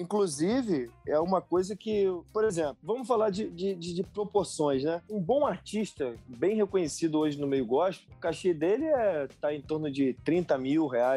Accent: Rio de Janeiro, Brazil; Eu sou do interior do Rio, eu vim pro Rio de Janeiro pra tentar ser músico, né?

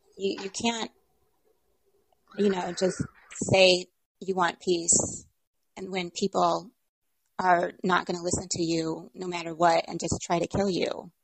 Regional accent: United States; Well, I'm American, so...

